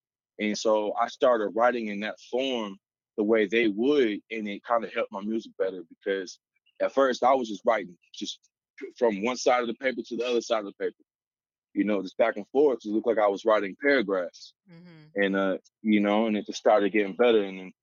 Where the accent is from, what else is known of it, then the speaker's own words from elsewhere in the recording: Florida, United States; I'm from Full On Beach, Florida.